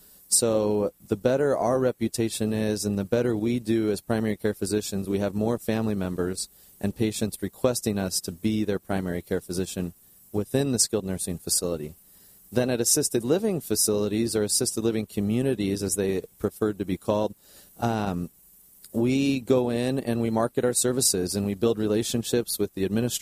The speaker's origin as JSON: {"language": "English", "town": "Fullerton", "region": "California", "country": "United States", "tie": "born or raised there", "said": "I came back to my hometown in Fullerton, California, where I grew up"}